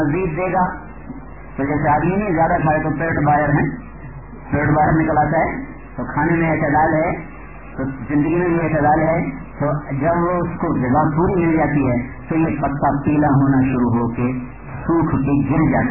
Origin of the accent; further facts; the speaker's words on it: Multan, Punjab, Pakistan; میرا ضلع ملتان ہے جو کپاس کا گڑھ ہے۔